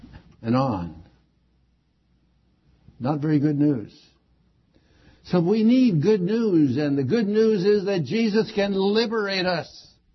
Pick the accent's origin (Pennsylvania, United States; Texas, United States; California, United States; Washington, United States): California, United States; Moraga; That means San Ramon. That means my hometown of Moraga.